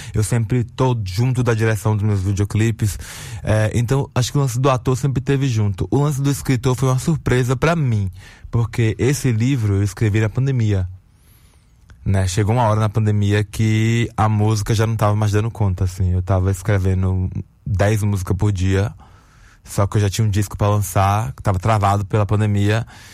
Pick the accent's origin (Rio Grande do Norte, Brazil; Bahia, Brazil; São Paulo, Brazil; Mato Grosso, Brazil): Bahia, Brazil; Alagoinhas